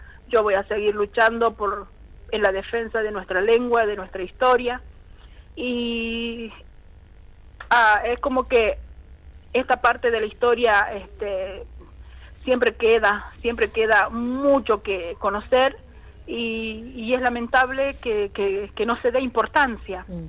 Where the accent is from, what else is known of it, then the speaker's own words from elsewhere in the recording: Salta, Argentina; first language Chorote; Spanish is a second language; yo soy maestra bilingüe en la escuela, hablo wichí, hablo mi lengua materna, que es el wikinawosile, más conocido como chorote